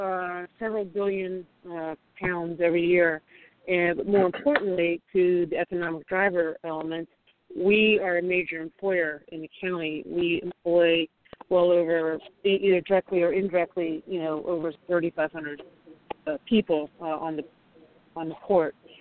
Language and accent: English; Washington, District of Columbia, United States; I'm from the Washington, D.C. area, and I know that Mr. Sims will agree with this, but D.C. traffic can be horrible